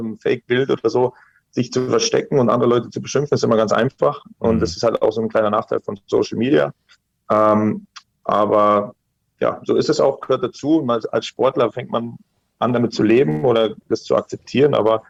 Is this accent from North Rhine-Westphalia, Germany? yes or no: no; Bavaria, Germany; Also ich bin ja aus Bayern, da trinken wir auch gerne mal ein Bier.